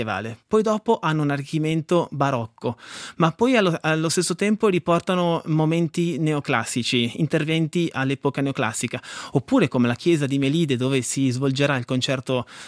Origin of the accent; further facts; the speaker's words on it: Trento, Trentino-Alto Adige, Italy; born there; la mia città di nascita. Io sono nato a Trento.